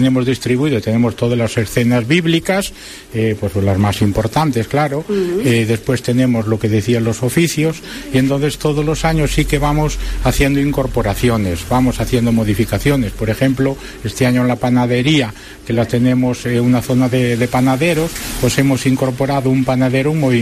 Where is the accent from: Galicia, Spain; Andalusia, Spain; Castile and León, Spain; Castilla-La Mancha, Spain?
Galicia, Spain; Santiago de Compostela; Hombre, soy de Santiago, tenemos además que celebramos lo del 30 aniversario, creo que del Camino Francés